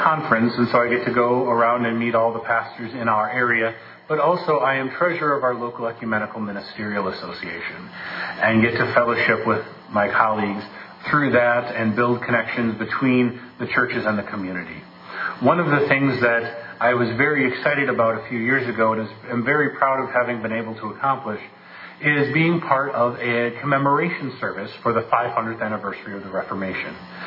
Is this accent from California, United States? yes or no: no; Minneapolis, Minnesota, United States; I grew up in Minneapolis. My parents are from the same small town, Gillett, Wisconsin, over around Shawano.